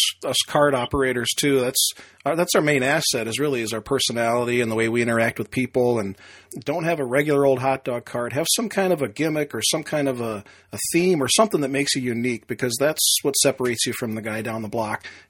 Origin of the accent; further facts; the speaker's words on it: Chicago, Illinois, United States; now in St. Louis, United States; I'm originally from Chicago, so I came up on the Chicago-style hot dogs. Living in St. Louis now, nobody here even heard of those.